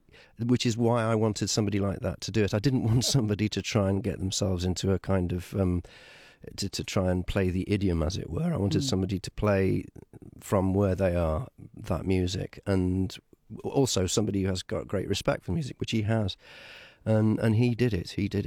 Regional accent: Liverpool, North West England, United Kingdom; I grew up with, I mean, God, I grew up in Liverpool.

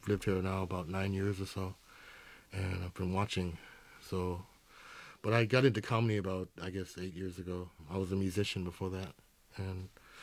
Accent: Gallup, New Mexico, United States; No, when I was in Gallup, I wanted to be a rock star.

